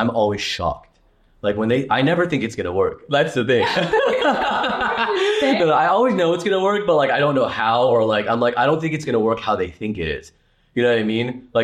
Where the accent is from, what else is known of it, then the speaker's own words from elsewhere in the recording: Hollywood, California, United States; I wanted to be, I grew up in Hollywood.